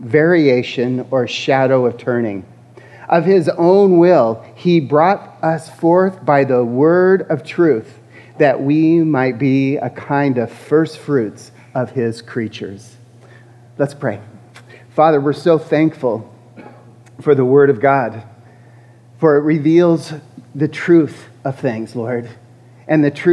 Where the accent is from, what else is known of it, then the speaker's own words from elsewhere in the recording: California, United States; I grew up in Northern California.